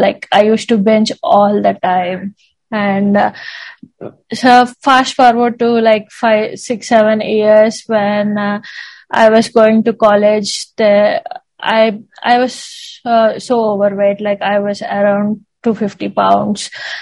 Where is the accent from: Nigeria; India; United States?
India; English is a second language; I'm from India, and in India we have these joint families where everyone live under the same roof.